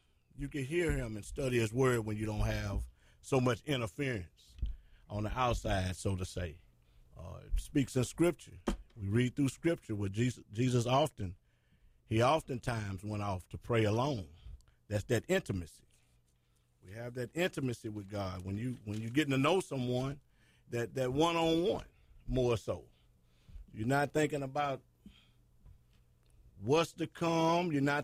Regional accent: Alexandria, Louisiana, United States; We're from Alexandria, Louisiana, and we attend Wooddale Baptist Church.

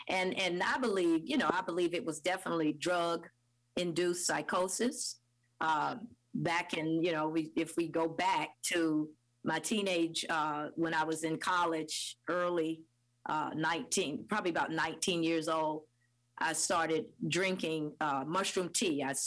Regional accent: Florida, United States; I grew up in North Florida and played basketball on a tree.

